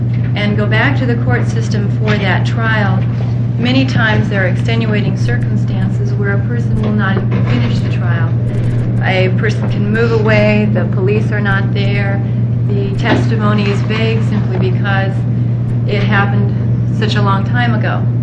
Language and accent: English; Bend, Oregon, United States; I'm from Bend, Oregon.